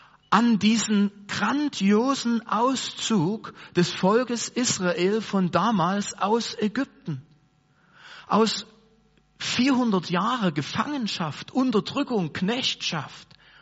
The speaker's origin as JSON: {"language": "German", "country": "Germany", "said": "wir sind ja Deutsche."}